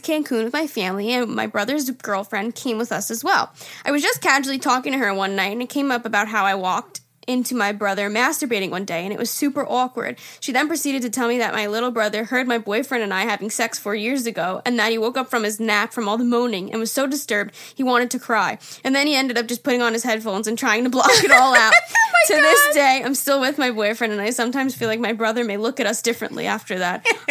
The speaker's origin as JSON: {"language": "English", "region": "New York", "country": "United States", "said": "I'm from Long Island."}